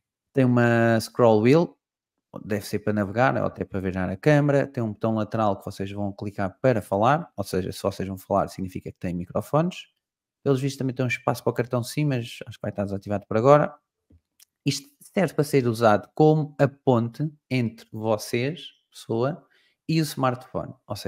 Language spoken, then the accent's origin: Portuguese; Abrantes, Santarém, Portugal; Sou aqui de Abrantes e estou aqui numa cidade aqui ao lado.